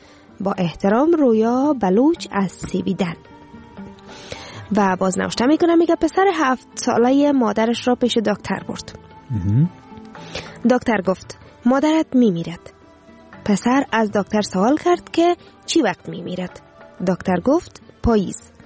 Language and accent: Persian; Afghanistan; now in Sweden